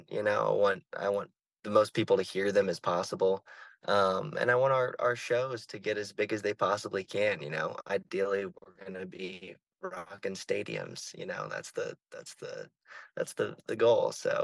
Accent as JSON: {"language": "English", "region": "Florida", "country": "United States", "tie": "born or raised there", "said": "But those really, really impacted me growing up in Florida for sure, and shaped the kind of music I make and who I am today."}